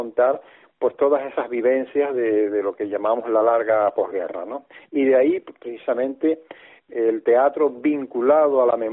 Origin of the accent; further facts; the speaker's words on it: Venezuela; born there; y yo nací en Venezuela 5 años o varios años después de que él arribara a la octava isla, como la llamamos, ¿no?